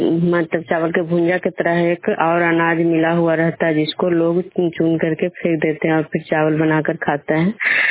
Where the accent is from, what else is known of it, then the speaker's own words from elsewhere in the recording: Vishnupur, Bihar, India; मैं विष्णुपुर ग्राम खुजरा पंचायत नालंदा जिला नालंदा प्रखंड के निवासी हूँ।